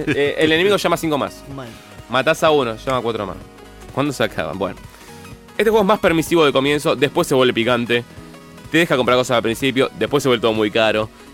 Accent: Argentina; exacto, somos argentinos, así que lo podemos jugar lo más tranquilo de la vida

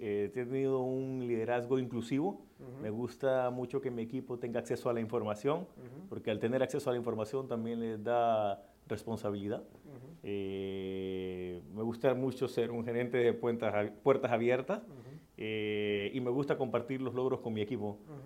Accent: Honduras; yo soy nativo, de Honduras.

